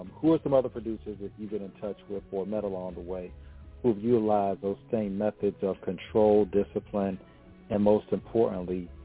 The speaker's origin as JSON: {"language": "English", "town": "Hampton Roads", "region": "Virginia", "country": "United States", "tie": "born or raised there", "said": "he's from this area, my hometown, Hampton Roads, Virginia"}